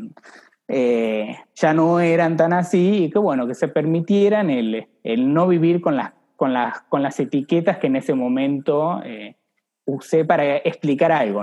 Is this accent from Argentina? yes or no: yes; Salta, Argentina; now in Buenos Aires, Argentina; había ido a Salta, yo soy de Salta, vivo acá hace muchos años